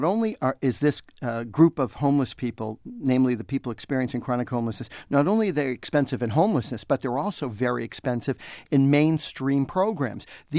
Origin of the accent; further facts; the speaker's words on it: Boston, Massachusetts, United States; I'm originally from Boston, and if you're born in Boston, you're born an abolitionist.